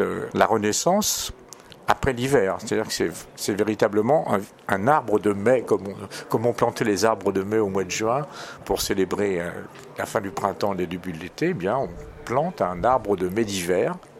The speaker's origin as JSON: {"language": "French", "town": "Paris", "region": "Île-de-France", "country": "France", "said": "Moi je suis parisien."}